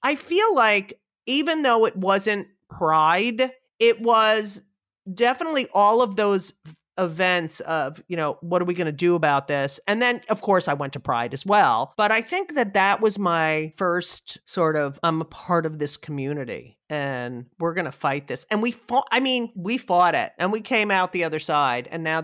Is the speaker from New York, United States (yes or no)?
no; New Jersey, United States; I grew up in Jersey and I couldn't wait to get out. And it feels so good to, I mean, my roots are there and it feels so good to go back.